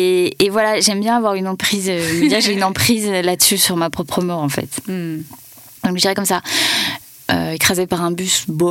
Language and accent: French; Paris, Île-de-France, France; C'est chez moi, je suis parisienne, vraiment.